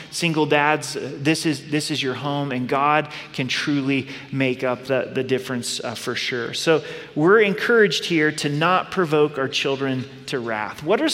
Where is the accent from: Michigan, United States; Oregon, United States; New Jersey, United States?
Oregon, United States; now in Colorado, United States; I'm from Southern Oregon. I think green grass is beautiful. Unfortunately, it doesn't really grow in Southern Colorado.